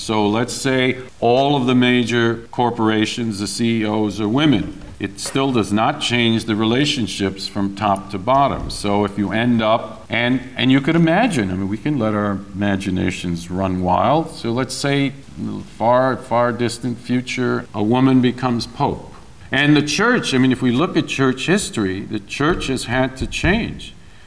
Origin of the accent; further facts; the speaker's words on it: Brooklyn, New York, United States; I grew up in Brooklyn, but that's the first place I went to see a game, and I was hooked.